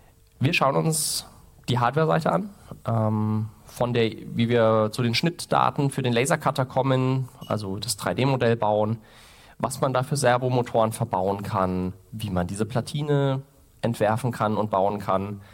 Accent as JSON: {"language": "German", "town": "Erlangen", "region": "Bavaria", "country": "Germany", "said": "Ich komme aus Erlangen."}